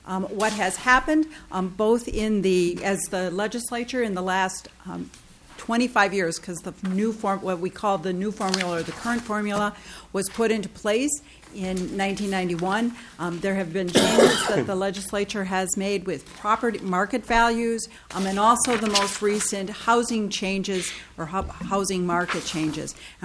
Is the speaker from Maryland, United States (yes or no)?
no; Rochester, Minnesota, United States; I am from Rochester.